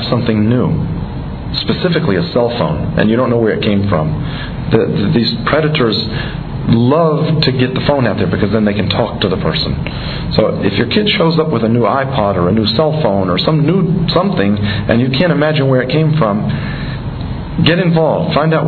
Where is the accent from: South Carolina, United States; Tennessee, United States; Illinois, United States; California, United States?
Tennessee, United States; I'm a hillbilly from Tennessee originally, so we didn't have a ball field. We had, like, the woods.